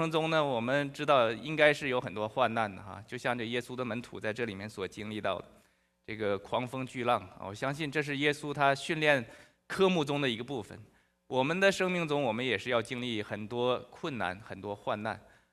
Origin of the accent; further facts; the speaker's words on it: China; 我就想起来以前小时候在大陆唱的一首歌